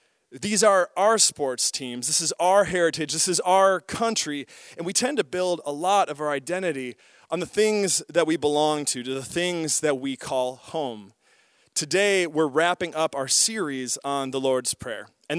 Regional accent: Wisconsin, United States; A couple of other things that are weird about growing up in Wisconsin, I don't know if you knew this, we are the bratwurst capital of the world, so be proud of that, that's a fact.

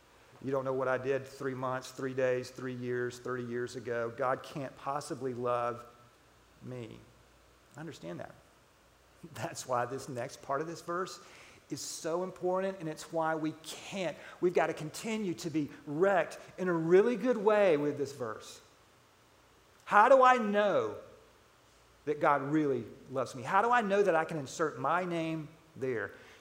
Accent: Atlanta, Georgia, United States; I grew up in Atlanta, as I told you, and big sports fan.

